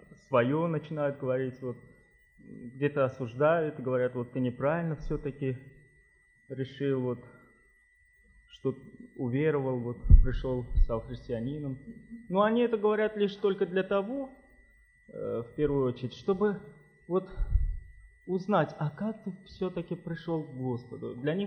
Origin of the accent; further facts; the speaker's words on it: Sumgait, Azerbaijan; среди азербайджанцев, мусульман. Я сам из Сумгаита, из города Сумгаита